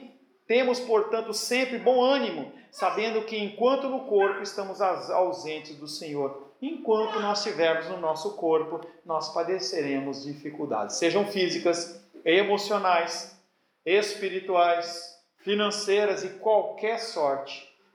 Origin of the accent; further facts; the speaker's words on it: Venezuela; now in Brazil; Eu saí lá da Venezuela procurando algo melhor, meus familiares estavam comendo lixo.